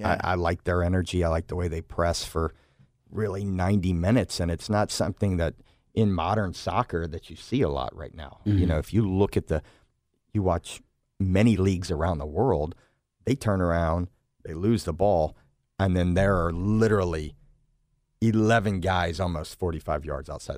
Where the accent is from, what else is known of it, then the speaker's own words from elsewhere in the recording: Memphis, Tennessee, United States; So I was like, yeah, I'm from Memphis, Tennessee. Always super proud to be from here.